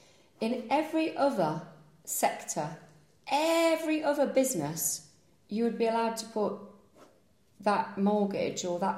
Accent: East Midlands, United Kingdom; And we know people with holiday lets because we're from the Peak District.

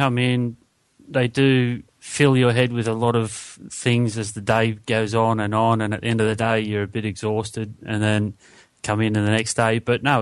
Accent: Upton-upon-Severn, West Midlands, United Kingdom; also born or lived in Newcastle, Australia; I'm from Upton-upon-Severn in Worcestershire and also Newcastle, New South Wales, Australia.

